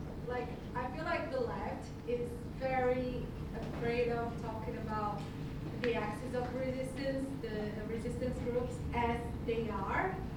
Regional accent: Brazil; I'm from Brazil.

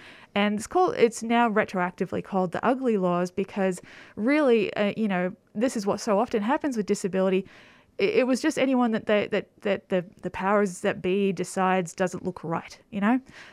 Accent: Australia; I'm Australian. I've never heard of this kind of, you know, disabled history happening here.

